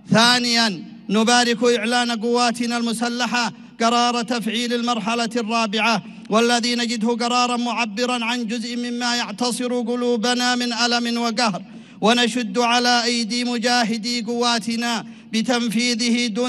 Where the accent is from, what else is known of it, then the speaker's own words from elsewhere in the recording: Yemen; وهنا نعلن نحن كشعب يمني عن تمسكنا بموقفنا المتقدم